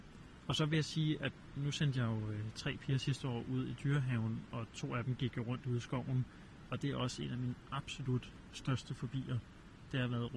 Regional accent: Roskilde, Zealand, Denmark; Og jeg er vokset op i Roskilde omegnen.

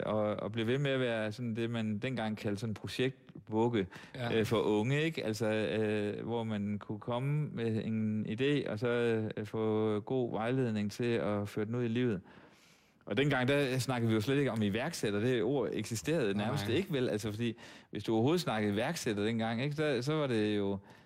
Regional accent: Aalborg, North Denmark Region, Denmark; moved away as an adult; Fordi jeg flyttede så fra Aalborg til København efter gymnasiet

